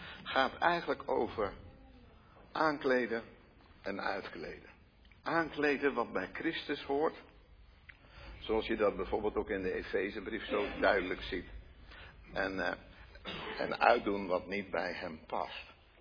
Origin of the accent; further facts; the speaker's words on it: Gelderland, Netherlands; ik kom van de Veluwe, daar waren we altijd gewend om elke preek uit drie punten te laten bestaan.